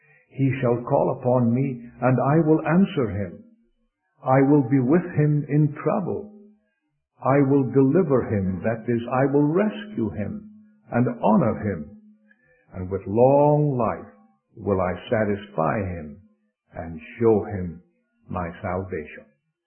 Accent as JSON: {"language": "English", "region": "Scotland", "country": "United Kingdom", "tie": "born there", "said": "I was born in Scotland, but I was born again in Scotland, and I thank God for that."}